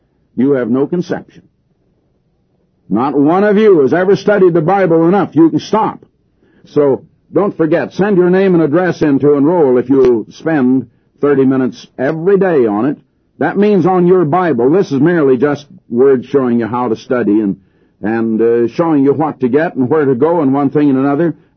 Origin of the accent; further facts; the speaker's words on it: Des Moines, Iowa, United States; I was born and raised back in Des Moines, Iowa